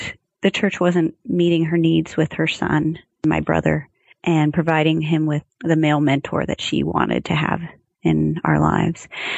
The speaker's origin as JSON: {"language": "English", "town": "Seattle", "region": "Washington", "country": "United States", "tie": "born or raised there", "said": "but we grew up in Seattle."}